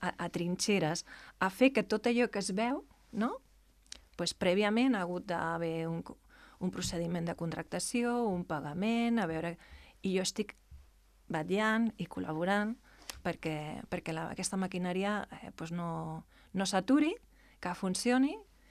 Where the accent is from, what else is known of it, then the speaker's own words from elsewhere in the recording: Cerdanyola del Vallès, Catalonia, Spain; ara ja quasi farà més anys que estic aquí que a Cerdanyola